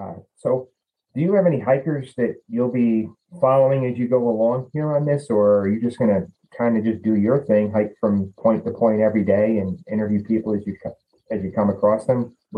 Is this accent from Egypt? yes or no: no; New Jersey, United States; now in New York, United States; Yeah, that's near where I grew up in New Jersey, and I live in New York now.